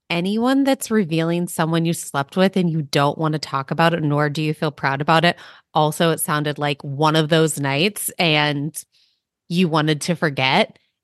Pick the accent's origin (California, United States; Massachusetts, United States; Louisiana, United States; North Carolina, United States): California, United States; San Francisco; Remember, I'm coming from San Francisco, California.